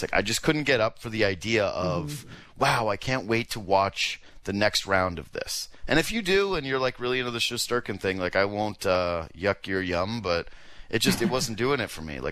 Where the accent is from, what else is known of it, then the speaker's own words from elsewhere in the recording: Canada; I guess as a Canadian, I don't care about the American matchups, right?